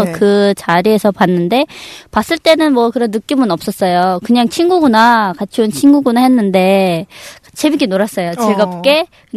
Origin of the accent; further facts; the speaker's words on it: North Korea; now in South Korea; 근데 한국에 온 지 3개월밖에 안 됐고 그 사회생활을 적응을 잘 아직 못한 상태라서 얘기가 이제 말투가 많이 표현이 났었어요. 제가 네. 아무리 노력을 한다 해도 뭐 한국에서 살았던 사람이랑 제가 금방 북한에서 왔던 사람이랑 틀리니까